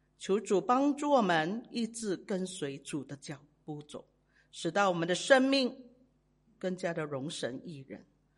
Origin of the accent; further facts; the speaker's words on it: Sandakan, Sabah, Malaysia; moved away as an adult; 这三打根就是我的家乡，就有一个我从小到大的到29岁才离开的一个的教会因为要嫁人了